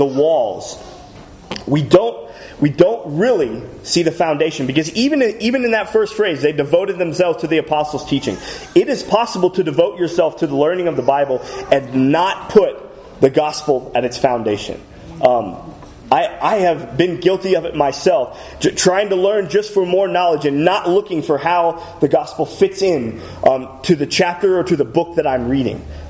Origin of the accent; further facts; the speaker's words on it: Texas, United States; I don't want to bash on Texas, but my wife and I come from Texas, right? Everybody in Texas goes to church, it seems like.